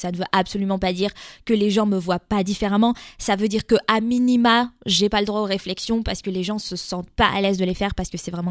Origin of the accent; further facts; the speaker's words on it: France; moved away as an adult; now in Sweden; moi, je suis française de naissance. Bon, mes parents sont immigrés eux-mêmes. On a un peu l'immigration dans le sang. Puis, j'ai émigré en Suède plus tard.